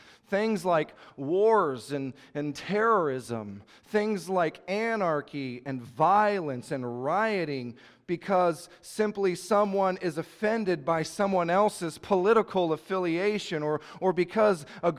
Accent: Panama City, Florida, United States; My hometown of Panama City was leveled by Hurricane Michael just a few years ago.

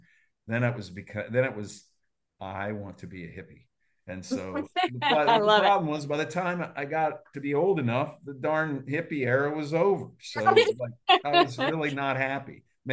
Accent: Indianapolis, Indiana, United States; I'm from Indianapolis. … spent their lives here.

